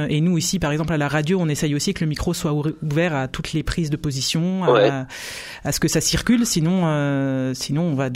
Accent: Saint-Jean-en-Royans, Auvergne-Rhône-Alpes, France; Ça commence donc chez nous, à Saint-Jean-en-Royans

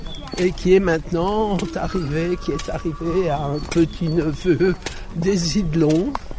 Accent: Saint-Romain, France; born there; Je suis né à Saint-Romain.

